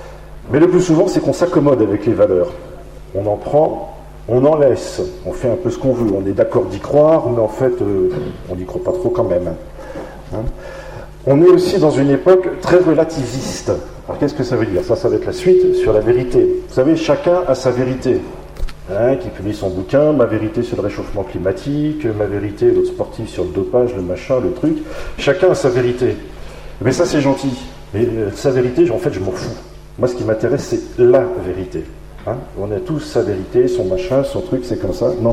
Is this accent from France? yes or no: yes; Bordeaux, Nouvelle-Aquitaine, France; je suis le … je viens de Bordeaux.